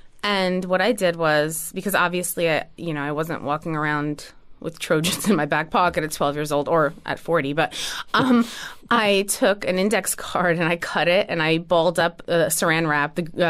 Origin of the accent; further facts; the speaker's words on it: New Jersey, United States; I would have to credit … for that, since we're both from Jersey.